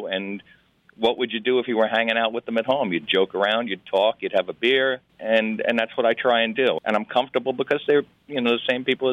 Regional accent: Mohegan Lake, New York, United States; now in Mountaindale, United States; I live in a town called Mountaindale, nestled in the foothills of the Catskills. But I was from Mohegan Lake originally

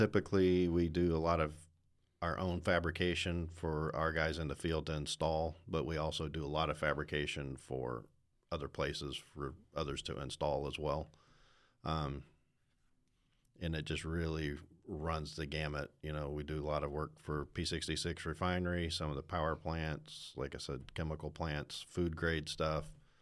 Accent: Charleston, South Carolina, United States; Oh, I was a little kid, toddler, growing up in the Charleston area.

